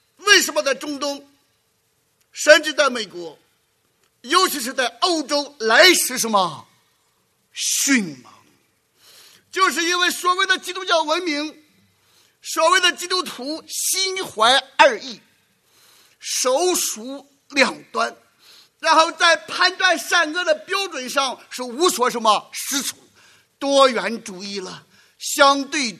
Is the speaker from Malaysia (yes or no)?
no; China; 所以我们中国人讲义